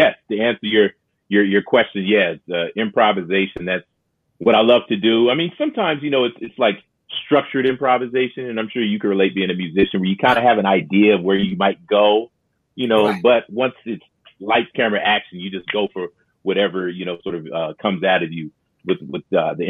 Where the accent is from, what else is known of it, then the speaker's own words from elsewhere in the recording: Los Angeles, California, United States; So to start off, I'm from Los Angeles. I'm a tap dancer, LA-based and from Los Angeles.